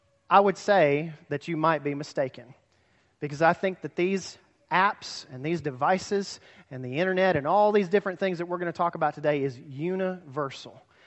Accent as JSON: {"language": "English", "town": "Huntsville", "region": "Alabama", "country": "United States", "said": "a guy said, \"Where are you from?\" I said, \"Huntsville, Alabama.\""}